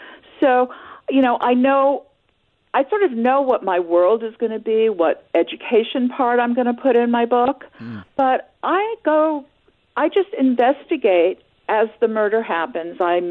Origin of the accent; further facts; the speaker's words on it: New York, United States; I grew up in New York in a one-bedroom apartment.